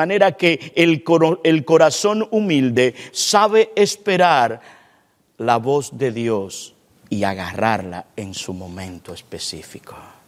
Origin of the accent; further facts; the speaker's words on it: Dominican Republic; Y aún siendo dominicanos tenemos diferentes sazones.